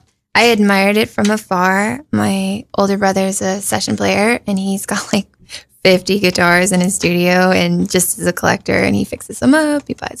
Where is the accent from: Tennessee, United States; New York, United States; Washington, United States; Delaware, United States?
New York, United States; Buffalo; I'm from upstate New York, but I moved a lot, and I'm kind of from various towns. I was born in Buffalo.